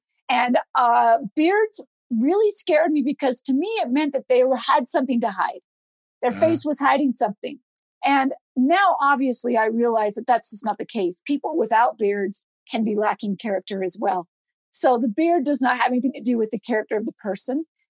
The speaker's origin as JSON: {"language": "English", "town": "Salt Lake City", "region": "Utah", "country": "United States", "tie": "born or raised there", "lives_now": "Idaho, United States", "said": "But growing up in Salt Lake City, Utah, the outdoors are very important there as well. So I grew up playing in the Wasatch Mountains"}